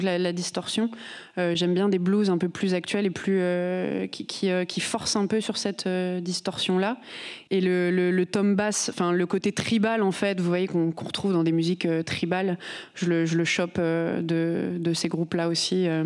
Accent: Hauts-de-France, France; Et on est Picard. On vient de Picardie. On est entre Amiens et Compiègne.

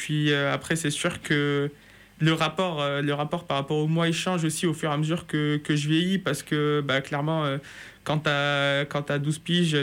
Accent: Morocco; born there; moi, je suis né au Maroc

